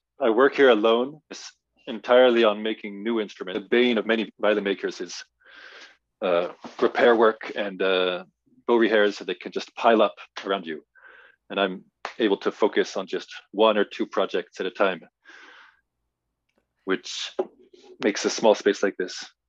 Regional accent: Virginia, United States; And we were a bit eccentric in the area where we grew up in Virginia, in that there was no string program in the schools.

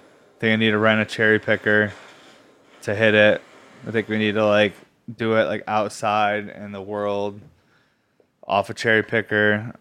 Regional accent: New York, United States; I'm not even from Pennsylvania. I'm from upstate New York, but we're all kind of one.

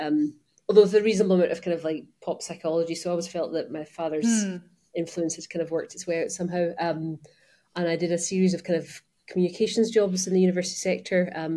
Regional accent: Glasgow, Scotland, United Kingdom; also born or lived in London; I'm originally from Glasgow. I did spend a lot of time in London, which I think is the reason that my accent's not maybe quite as strong as it might be. I'm currently in quite a sort of humid and warm Barcelona for the summer.

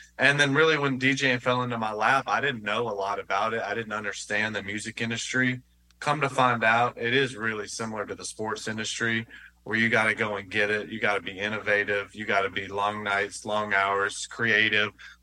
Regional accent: Columbia, South Carolina, United States; But, you know, I'm from Columbia, South Carolina. I went to South Carolina.

